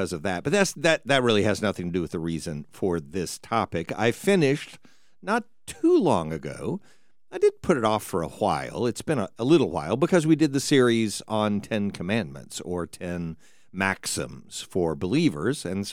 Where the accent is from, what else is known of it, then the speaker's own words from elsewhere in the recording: the South, United States; I'm from the South, though.